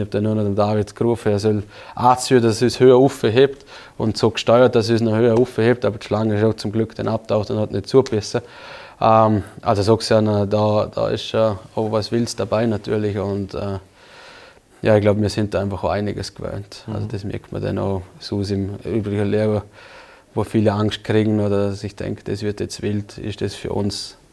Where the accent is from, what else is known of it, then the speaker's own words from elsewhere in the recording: Vorarlberg, Austria; aber ist eher, glaube ich, unvorstellbar als Vorarlberger.